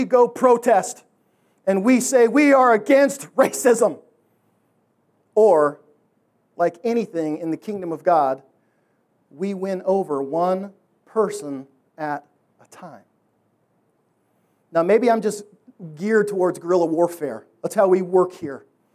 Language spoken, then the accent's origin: English; Canada; And by the way, I'm Canadian. I'm not like you white people. We're a creamier, better, purer white.